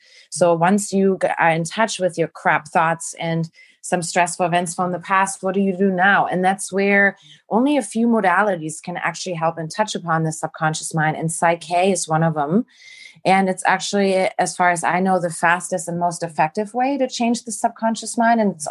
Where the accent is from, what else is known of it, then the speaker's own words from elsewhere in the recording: Germany; now in United States; As you can tell, I'm from Germany, but I've been in the States for almost half my life now